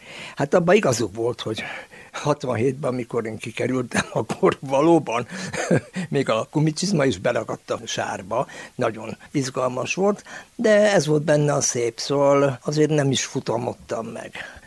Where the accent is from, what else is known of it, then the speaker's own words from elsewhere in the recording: Cluj-Napoca, Cluj County, Romania; Valóban a kolozsvári aszfalton nőttem fel, de nekem mindig valahogy szimpatikus volt a vidék